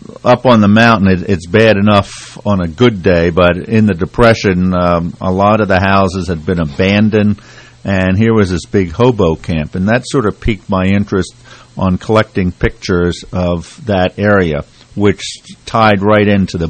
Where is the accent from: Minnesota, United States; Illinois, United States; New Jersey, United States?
New Jersey, United States; Flemington; Growing up in Flemington, I knew what Flemington was